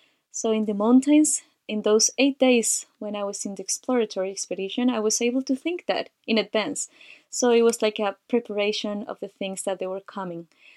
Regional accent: Chile; I'm from Chile, South America.

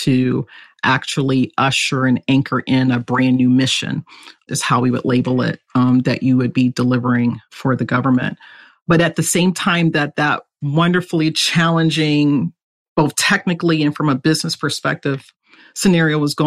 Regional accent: East Coast, United States; now in Redmond, United States; I come from the East Coast. So, you know, one of the going phrases I would use a lot is, I'm not a Pacific Northwesterner.

